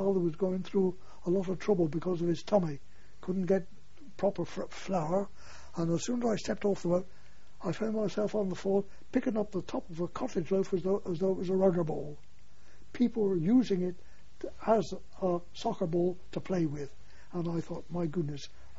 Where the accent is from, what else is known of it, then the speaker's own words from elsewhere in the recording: Bristol, South West England, United Kingdom; I said, "I come from Bristol."